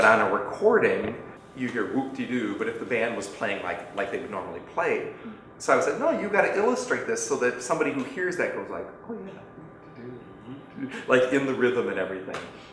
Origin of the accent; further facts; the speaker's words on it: Rockford, Illinois, United States; actually it started with the symphony in my hometown of Rockford, Illinois.